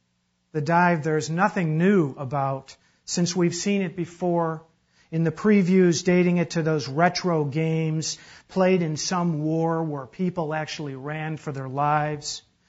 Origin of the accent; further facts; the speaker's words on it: Chicago, Illinois, United States; also born or lived in Iowa; I grew up on the Great Lakes. I grew up in Chicago, loved it in Iowa